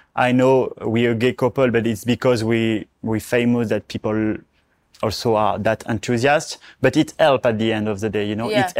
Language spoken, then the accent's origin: English; Charleval, France; English is a second language; It's called Charleval.